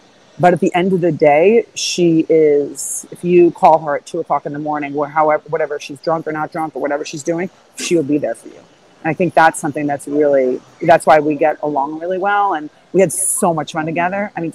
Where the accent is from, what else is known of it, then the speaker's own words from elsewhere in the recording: Rockford, Illinois, United States; I come from Rockford, Illinois.